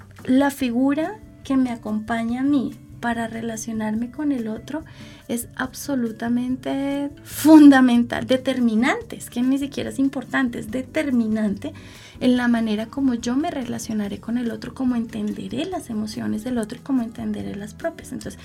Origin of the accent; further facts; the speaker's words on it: Colombia; Si nosotros como cultura colombiana tenemos constancias